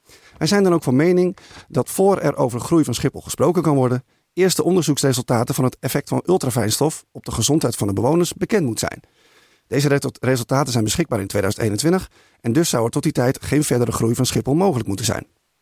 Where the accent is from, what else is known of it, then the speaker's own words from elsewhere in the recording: Haarlemmermeer, North Holland, Netherlands; Ik ben geboren en getogen in Haarlemmermeer. Ik heb namelijk 25 jaar in Zwanenburg gewoond, een jaar in Halleweg en nu woon ik alweer 14 jaar in Hoofddorp in de wijk Florianden. Ik woon dus al 40 jaar in deze mooie gemeente